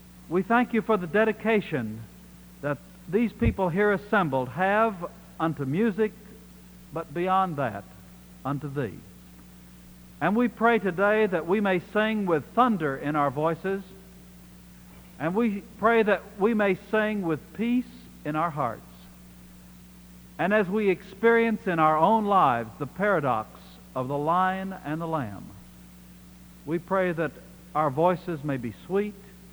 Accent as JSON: {"language": "English", "town": "Birmingham", "region": "Alabama", "country": "United States", "said": "from Birmingham, Alabama."}